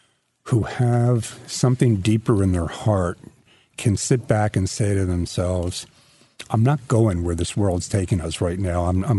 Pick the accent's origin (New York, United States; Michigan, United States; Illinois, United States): New York, United States; New York City; You know, I'm a New Yorker. We know Trump.